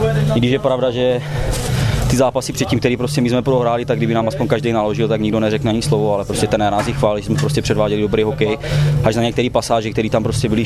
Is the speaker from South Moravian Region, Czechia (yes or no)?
no; Olomouc, Olomouc Region, Czechia; pocházím z Olomouce